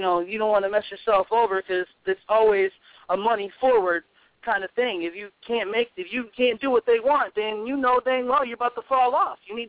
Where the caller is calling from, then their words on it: Texas, United States; I'm calling from Texas.